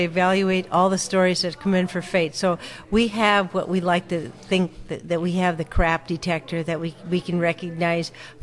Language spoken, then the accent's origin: English; North Dakota, United States; Well, I grew up in North Dakota on a farm. It was a very lonely environment